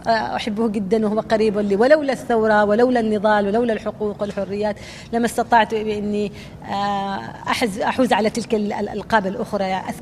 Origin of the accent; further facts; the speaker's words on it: Yemen; أنا كامرأة وأنا كيمنية